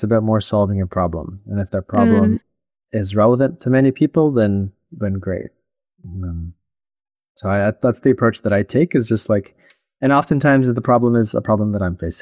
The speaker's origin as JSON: {"language": "English", "town": "Ottawa", "region": "Ontario", "country": "Canada", "tie": "born or raised there", "said": "And I grew up in Ottawa, Canada, capital city"}